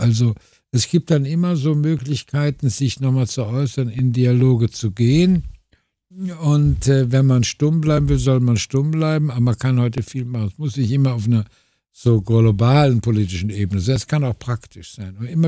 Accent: Cologne, North Rhine-Westphalia, Germany; ein paar schöne Texte über meine Kindheit hier in Köln

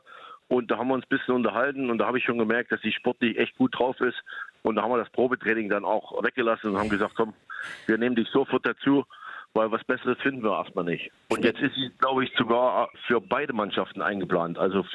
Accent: Aue, Saxony, Germany; weil ich komme ja eigentlich aus Aue. Und wir haben uns auch getraut in Sachsen, weil meine Frau auch aus Sachsen kommt.

